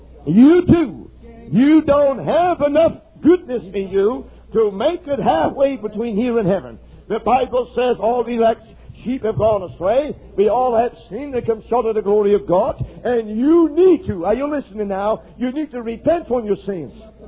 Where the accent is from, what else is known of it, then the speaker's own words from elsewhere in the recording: Idaho, United States; I'm from Idaho, and we have a lot of sheep ranches up there.